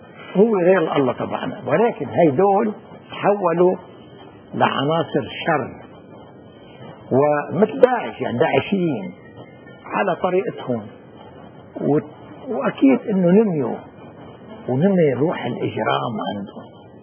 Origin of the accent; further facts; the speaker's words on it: Lebanon; ودولة فرنسية هزيلة مثل ما صار عندنا بلبنان.